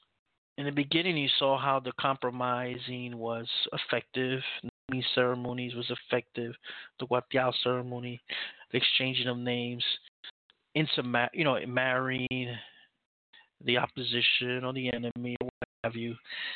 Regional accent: United States; U.S. government, because I am American. I'm part of the system.

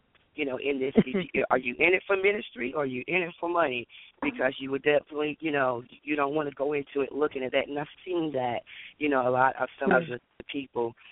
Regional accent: Raleigh, North Carolina, United States; I am from Raleigh, North Carolina.

